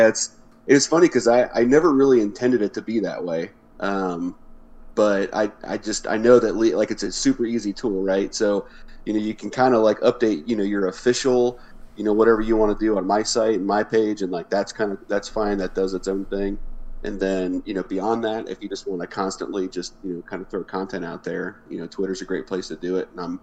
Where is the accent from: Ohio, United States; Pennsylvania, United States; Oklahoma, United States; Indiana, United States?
Ohio, United States; Cincinnati; I'm from Cincinnati